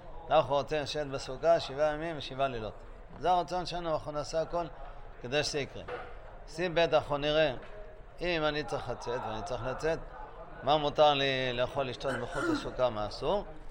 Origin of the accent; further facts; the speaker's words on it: Bnei Brak, Tel Aviv District, Israel; אני זוכר שכונה שלי בילדותי בבני ברק